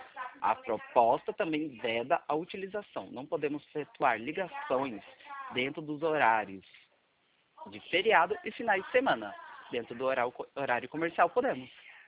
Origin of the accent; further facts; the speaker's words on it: Campinas, São Paulo, Brazil; Do Brasil, sou de Campinas, São Paulo.